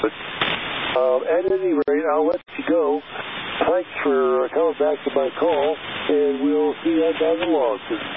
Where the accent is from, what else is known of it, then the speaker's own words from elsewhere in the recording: Charlevoix, Michigan, United States; so we decided to come back to my hometown, that where I was born, in Charlevoix, Michigan.